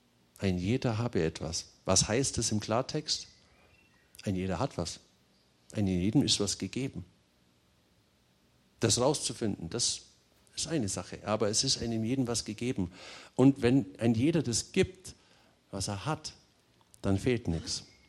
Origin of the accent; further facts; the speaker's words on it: Germany; Und wir sind so oft, nehme ich mich komplett mit ein, das ist ein Stück weit auch nochmal unser Naturell als Deutsche